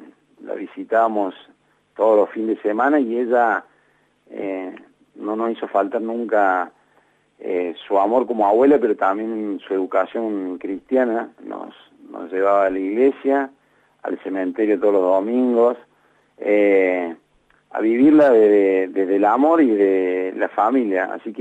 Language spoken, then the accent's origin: Spanish; Córdoba, Argentina; now in Santa Rosa de Calamuchita, Argentina; No, yo nací en Córdoba capital.